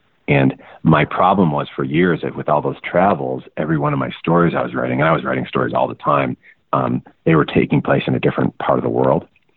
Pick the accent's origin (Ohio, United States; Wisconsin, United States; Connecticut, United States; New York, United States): New York, United States; Buffalo; So I was born in the town this university my dad teaches in, but I grew up in Buffalo, an hour away.